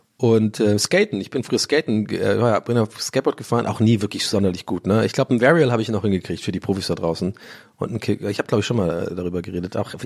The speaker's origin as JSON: {"language": "German", "country": "Ireland", "said": "so eine Nagene Wodka, sagt man bei uns in Irland. Das ist jetzt sehr spezifisch, das werden echt nur Iren kennen."}